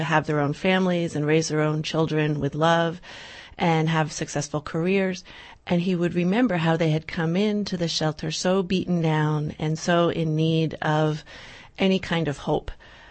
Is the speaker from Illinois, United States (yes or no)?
no; New Jersey, United States; Well, I grew up in New Jersey, and I was in journalism for 20 years.